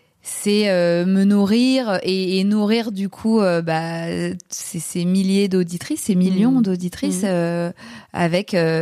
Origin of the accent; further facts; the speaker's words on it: Paris, Île-de-France, France; Je suis une Parisienne, maman de deux enfants